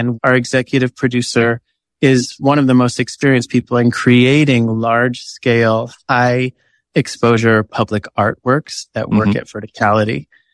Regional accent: Rohnert Park, California, United States; I grew up in Rohnert Park, and there's a creek that connects my neighborhood to the Green Music Center.

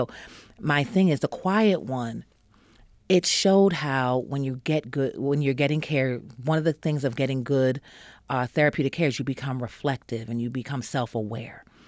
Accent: New York, United States; I'm from New York originally, and a lot of my family lived in Harlem. And so the things that he said and things that are going on, I know that to be the history of where I grew up.

